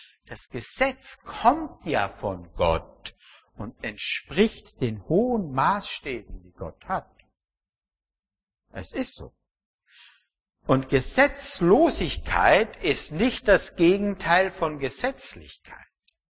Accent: Austria; wie ich als Österreicher

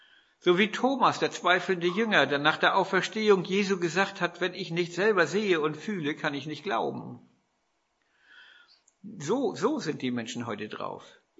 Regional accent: Flintbek, Schleswig-Holstein, Germany; Ich bin in Flintbek aufgewachsen, da floss die Eider durch.

